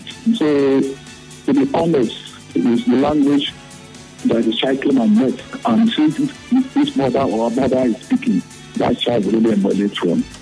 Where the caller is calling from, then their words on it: Port Harcourt, Rivers, Nigeria; I'm calling from Port Harcourt.